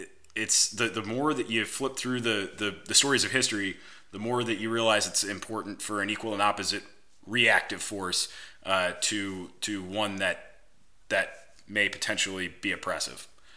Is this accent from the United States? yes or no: yes; United States; I am an American. I love being an American.